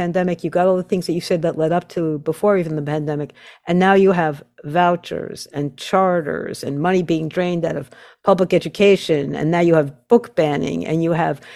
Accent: Hicksville, New York, United States; I grew up on Long Island, and I was I, Hicksville actually

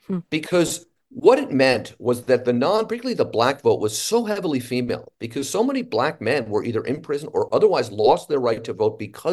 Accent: San Francisco, California, United States; I'm from San Francisco, so earthquakes are fine.

